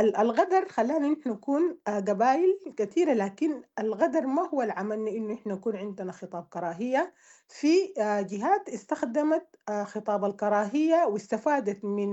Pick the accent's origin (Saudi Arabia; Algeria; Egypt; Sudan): Sudan; فنحن كسودانيين ما كان عندنا مشاكل كبيرة